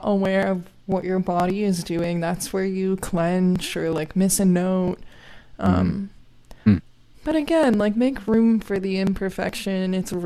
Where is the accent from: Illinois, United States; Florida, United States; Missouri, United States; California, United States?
Florida, United States; where I grew up in Florida, there used to be orange groves